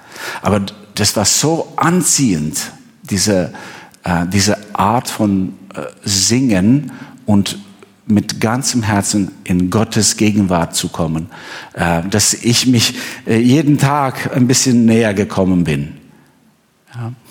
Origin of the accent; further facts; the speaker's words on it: Pogradec, Korçë County, Albania; die für einige Wochen in meiner Heimatstadt in Pogradec geholfen haben